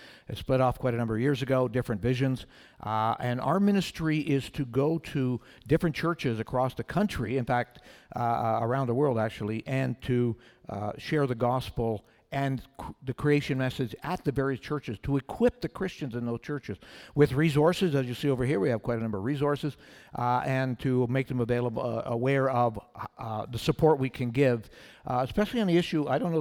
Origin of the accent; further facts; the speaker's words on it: Montreal, Quebec, Canada; I'm from Montreal, that's where I live